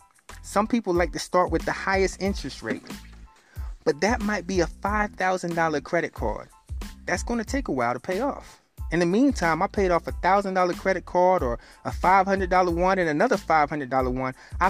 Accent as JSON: {"language": "English", "region": "North Carolina", "country": "United States", "said": "I'm from Rough Riley, North Carolina."}